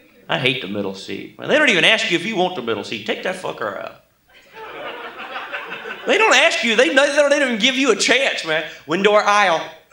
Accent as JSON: {"language": "English", "town": "Tulsa", "region": "Oklahoma", "country": "United States", "said": "I'm from Tulsa, Oklahoma, hence the Mr. Haney accent here."}